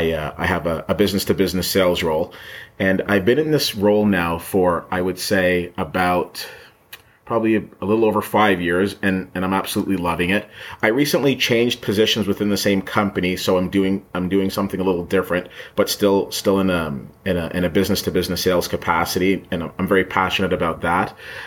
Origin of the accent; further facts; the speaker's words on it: Ottawa, Ontario, Canada; born and raised here in the nation's capital of Ottawa. And I come from Trinidadian descent.